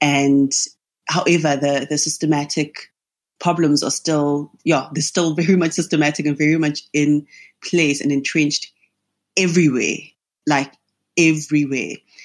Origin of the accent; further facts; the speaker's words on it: South Africa; I am a filmmaker from South Africa.